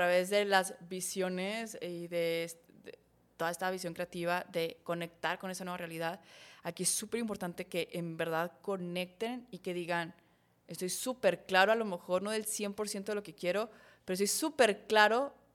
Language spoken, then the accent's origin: Spanish; Saltillo, Coahuila, Mexico; Y los conozco, yo soy de Saltillo. Entonces, los conozco ahí.